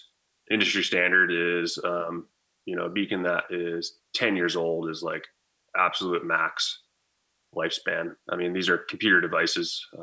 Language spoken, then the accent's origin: English; New Hampshire, United States; now in Alaska, United States; Born and raised in New Hampshire. Been in Alaska for like 14 years now though